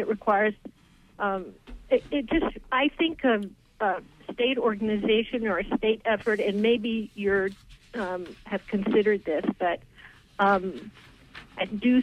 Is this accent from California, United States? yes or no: no; North Blue Hill, Maine, United States; also born or lived in Bar Harbor; I'm from North Blue Hill and Bar Harbor.